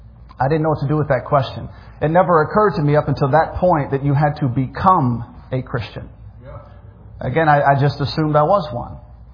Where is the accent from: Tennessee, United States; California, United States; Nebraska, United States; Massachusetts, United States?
Tennessee, United States; Memphis; We grew up in Memphis. Memphis is consistently one of the most violent cities in America.